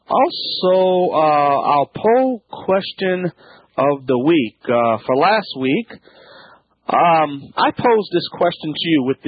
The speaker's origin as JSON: {"language": "English", "region": "Louisiana", "country": "United States", "said": "from the Bayou Land."}